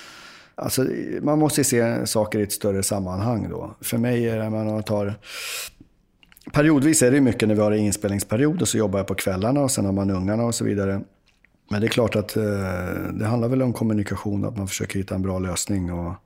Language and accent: Swedish; Uppsala, Uppsala County, Sweden; och jag är ju från Uppsala, så då blev det naturligt att hålla på